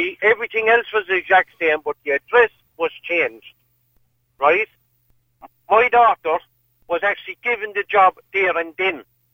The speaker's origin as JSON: {"language": "English", "town": "Limerick", "region": "Munster", "country": "Ireland", "said": "No, personally, I'm from Limerick myself, yeah?"}